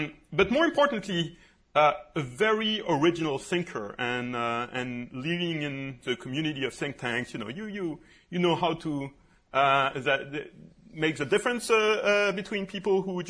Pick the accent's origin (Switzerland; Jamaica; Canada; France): France; remark as a Frenchman that was mentioned. By the way, I echo Fiona's reference to the tragedy in my home country today.